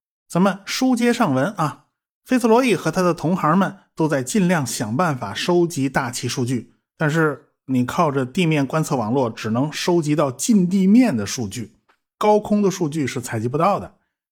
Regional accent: China; 华氏度这个温标系统啊，我们中国人几乎是用不着啊

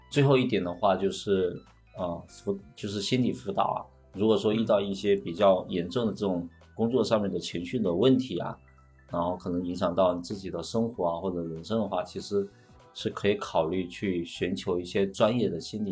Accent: China; 这是当今压在我们中国人身上的几座大山

